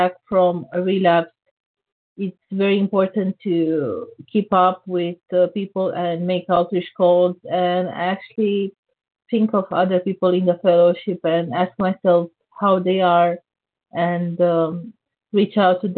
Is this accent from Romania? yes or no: yes; Romania; I'm from Romania.